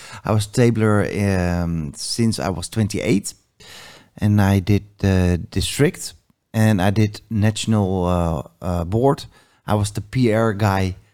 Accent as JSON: {"language": "English", "town": "Huizen", "region": "North Holland", "country": "Netherlands", "said": "I'm from the Netherlands, the little village of Huizen. It means houses."}